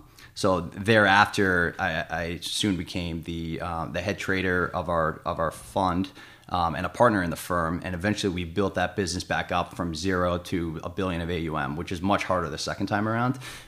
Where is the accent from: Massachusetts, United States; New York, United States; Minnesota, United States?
Massachusetts, United States; Boston; moved away as an adult; So I grew up in the Boston area originally, and then went to college out in the Midwest, which is where I met my wife.